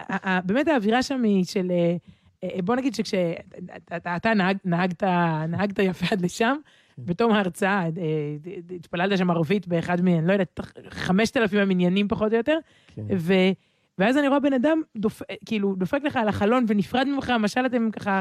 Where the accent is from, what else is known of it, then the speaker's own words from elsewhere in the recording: Jerusalem, Jerusalem District, Israel; אנחנו ירושלמים.